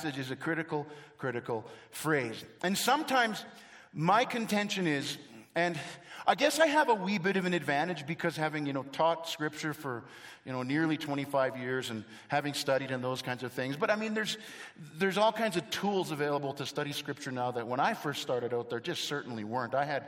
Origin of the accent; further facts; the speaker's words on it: Canada; So, you all know that I'm from Canada, and some of you may not recognize what that is.